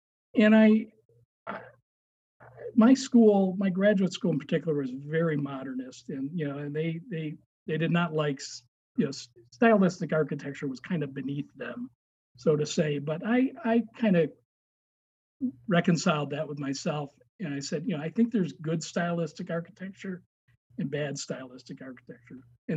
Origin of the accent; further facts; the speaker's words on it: Oak Park, Illinois, United States; I ended up getting a job with a school firm about 35 miles outside of Chicago in Elgin, Illinois. Growing up in Oak Park, I'd heard of Elgin.